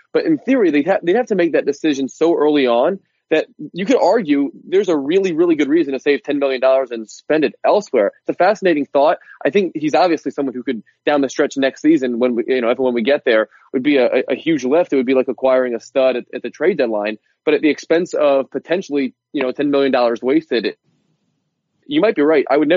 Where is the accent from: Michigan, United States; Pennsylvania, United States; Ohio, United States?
Pennsylvania, United States; Philadelphia; You ask almost any person my age growing up in Philadelphia, who is your favorite Philly?